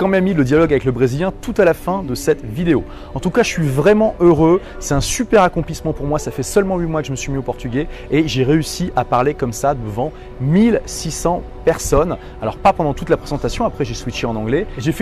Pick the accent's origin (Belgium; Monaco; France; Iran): France; Mais en plus, ils ont vu que je suis français, que je fais l'effort de parler une autre langue.